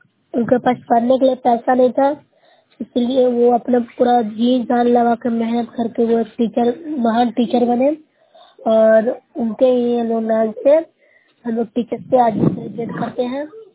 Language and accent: Hindi; Bihar, India; मैं नौसरा ब्लॉक से हूँ, जिला नालंदा के निवासी हूँ।